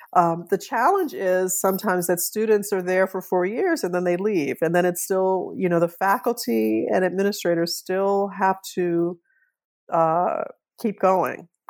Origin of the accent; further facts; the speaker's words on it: New Orleans, Louisiana, United States; So I grew up in New Orleans. I've learned that my family, on my father's side was there.